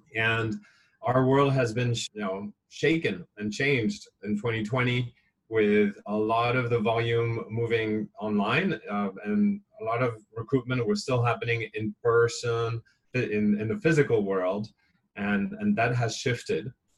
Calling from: Hong Kong; I'm calling you from Hong Kong, where things are pretty quiet. The bars are closed at 9 p.m., which is a very early time to shut things down by Hong Kong standards.

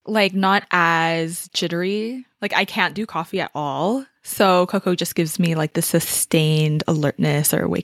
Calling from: California, United States; I am calling in from Tamian land, also known as the South Bay Area in California.

